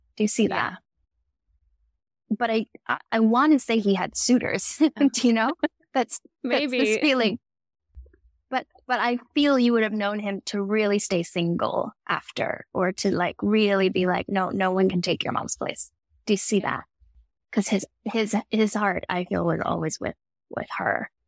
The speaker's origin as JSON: {"language": "English", "town": "Houston", "region": "Texas", "country": "United States", "tie": "born or raised there", "said": "I grew up in Houston, Texas, and she reminds me of that."}